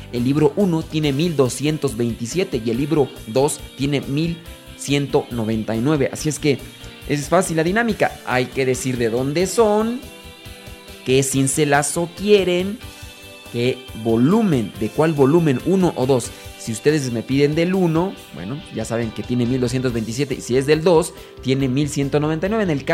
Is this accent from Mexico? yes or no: yes; Zacazonapan, State of Mexico, Mexico; en el Estado de México nací. Yo soy de Sacazonapa.